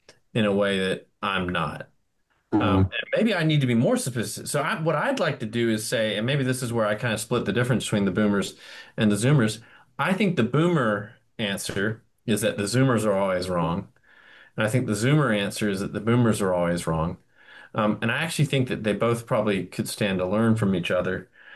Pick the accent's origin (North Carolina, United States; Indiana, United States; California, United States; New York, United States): North Carolina, United States; Charlotte; I mean, so I'm from Charlotte and I go to Charlotte.